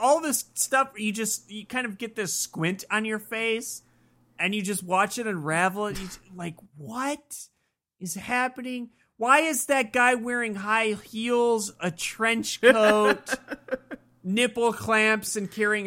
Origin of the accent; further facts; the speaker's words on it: United States; well, I'm American. I come from a certain cultural context and perceive things a certain way and have certain conventions.